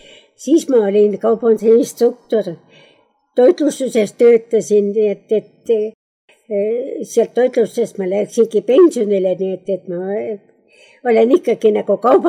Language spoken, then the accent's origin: Estonian; Vetuga, Järva County, Estonia; Minu sünnikoht on, kuda ma nüüd ütlen praegu, need Osnaeliku vald ja Vetuga küla. See on seal Viisu lähedal või Viisu juures. Seal elasime, seal olen mina sündinud.